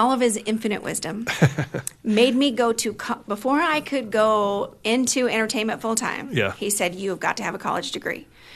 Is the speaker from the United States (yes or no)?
yes; North Platte, Nebraska, United States; North Platte, Nebraska.